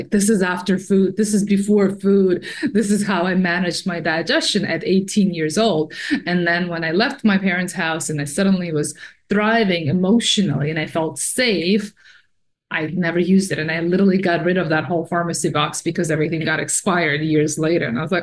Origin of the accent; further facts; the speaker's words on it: Russia; because I come from Russia, so all of my food came from gardens, beyond organic.